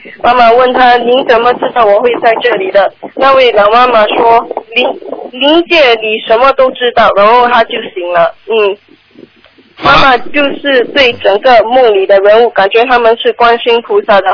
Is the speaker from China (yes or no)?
no; Singapore; 啊，我是从新加坡的。